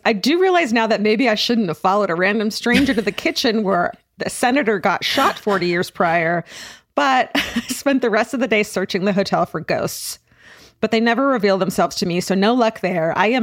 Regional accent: Los Angeles, California, United States; But that is my hometown. I'm from LA.

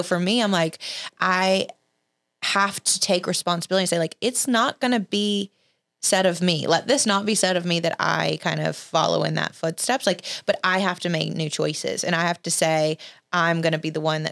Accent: Alabama, United States; You know, I grew up in Alabama.

